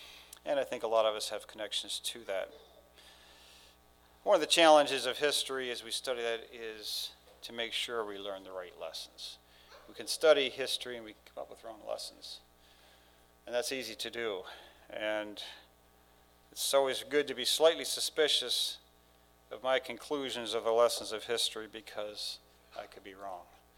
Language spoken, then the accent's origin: English; Pennsylvania, United States; I am from Lancaster County, and so that is my perspective as I look across these lessons of church history from 1900 to 2000.